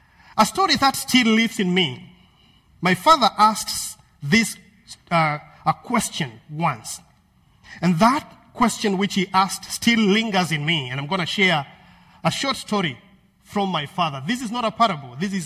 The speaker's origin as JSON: {"language": "English", "country": "Kenya", "tie": "born or raised there", "said": "because I grew up in Kenya, where stories and proverbs and sharp questions shape how we learn and how we make meaning."}